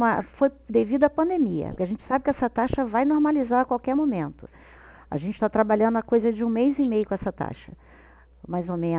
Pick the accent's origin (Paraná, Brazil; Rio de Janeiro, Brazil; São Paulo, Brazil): Rio de Janeiro, Brazil; Eu sou do Rio de Janeiro